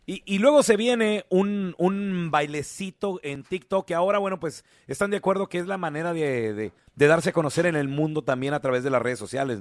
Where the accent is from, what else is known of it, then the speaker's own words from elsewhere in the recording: Chihuahua, Mexico; orgullosamente mi paisano, yo soy de Chihuahua